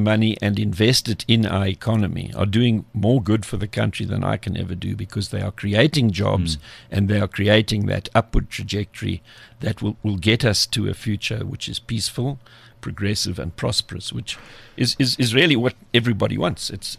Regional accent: Soweto, Gauteng, South Africa; I'm from Mondial, which is now a suburb of Soweto, I suppose.

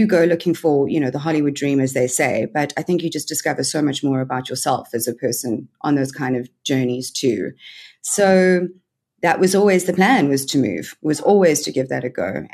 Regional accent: Cape Town, Western Cape, South Africa; also born or lived in Johannesburg, South Africa / London, United Kingdom; I grew up between Joburg and Cape Town, but mostly in Cape Town. So I was born in Joburg, moved to Cape Town when I was, I think I was in about nine, did most of my training for theatre school and everything in Cape Town.

